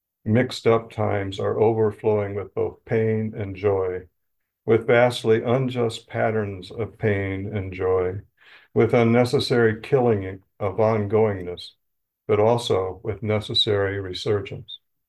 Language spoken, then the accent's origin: English; Illinois, United States; I'm from Illinois, just north of Chicago.